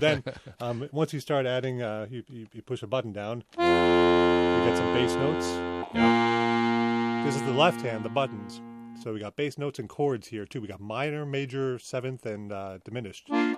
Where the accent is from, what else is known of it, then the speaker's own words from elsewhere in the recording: New York, United States; I grew up in Long Island, New York, but I had family in England